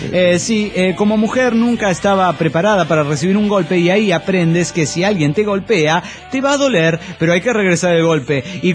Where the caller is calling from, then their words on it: Villahermosa, Tabasco, Mexico; de Villahermosa, Tabasco, México.